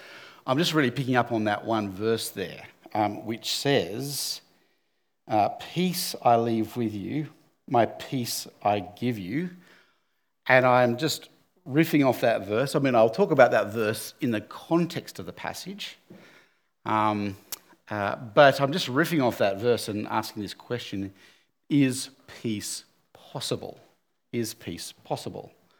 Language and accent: English; Tasmania, Australia; I grew up in Tassie. I was born there and grew up there.